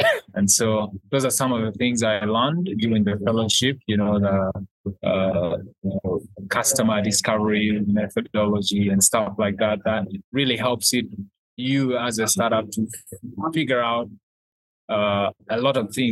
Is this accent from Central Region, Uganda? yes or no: yes; Kampala, Central Region, Uganda; So when I moved to Arua, because I had spent so much time growing up in Kampala, I was very curious about the region.